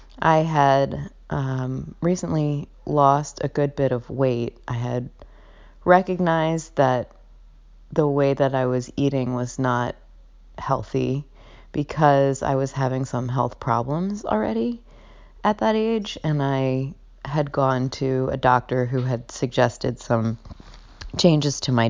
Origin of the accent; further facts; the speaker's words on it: New Orleans, Louisiana, United States; moved away as an adult; now in New York City, United States; I am from New Orleans and I went to college in New Orleans, so the first time I was away from home was when I graduated from college and moved to New York.